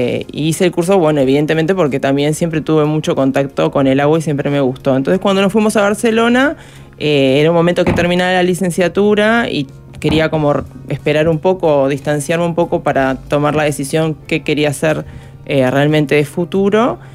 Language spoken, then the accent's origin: Spanish; Uruguay; Y yo como uruguaya